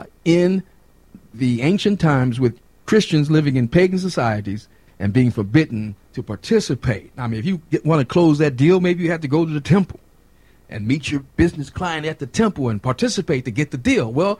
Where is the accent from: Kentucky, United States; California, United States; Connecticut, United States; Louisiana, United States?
Louisiana, United States; New Orleans; I'm from New Orleans. I've seen plenty of Mardi Gras, participated in them.